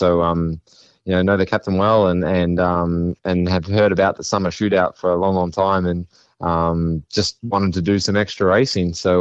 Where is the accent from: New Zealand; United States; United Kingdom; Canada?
New Zealand; Originally I'm from New Zealand, sort of started go-karts when I was 6 years old